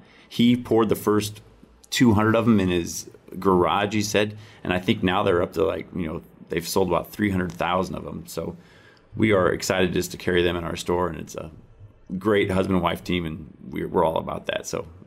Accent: Iowa, United States; her factory where they make the candles is about 50 miles from my hometown in Iowa.

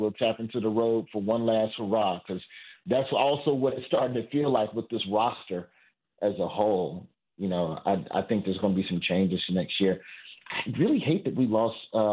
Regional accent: Alabama, United States; By the time I was born, growing up in Alabama, the Cubs came on the Superstation.

